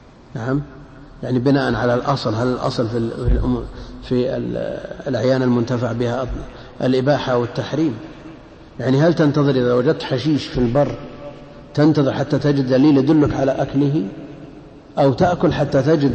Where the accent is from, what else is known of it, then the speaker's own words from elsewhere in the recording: Najd, Saudi Arabia; ما يسمى كذا عندنا في نجد يسمى شبا أيضا